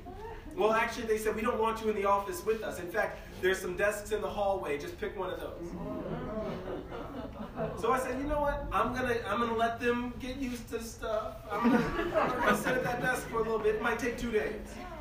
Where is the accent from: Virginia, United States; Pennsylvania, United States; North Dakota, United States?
Virginia, United States; So she's from Appomattox. I'm from Spotsylvania. We said, we're coming back to the part of this country, the part of this commonwealth that we call home.